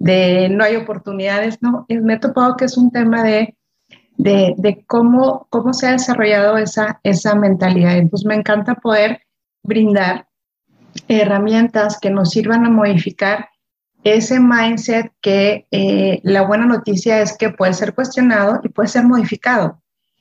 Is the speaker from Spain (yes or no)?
no; Mexico; Yo soy de México, entonces en la parte del sur empecé por ahí el voluntariado y luego ya me fui a Perú y otras partes de América.